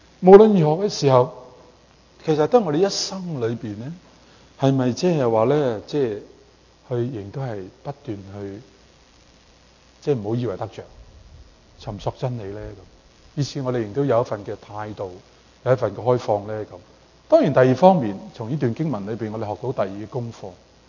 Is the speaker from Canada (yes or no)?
yes; Canada; 等于我们加拿大人讲话呢，学习原来是终身的学习嘛